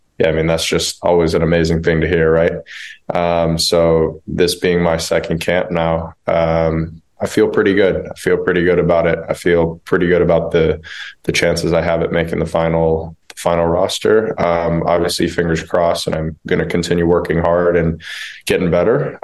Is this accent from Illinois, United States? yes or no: yes; Naperville, Illinois, United States; also born or lived in Downers Grove; But born and raised in Naperville, went to Naperville North High School for a couple years before I had to switch to permanent online school.